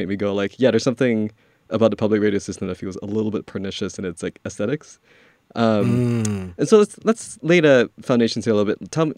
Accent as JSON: {"language": "English", "country": "Malaysia", "tie": "born or raised there", "said": "So I was born and raised in Malaysia. So I have, I go back and forth between very sort of Creole, like Malaysian slang to essentially something that sounds like the BBC, which is what I grew up like watching."}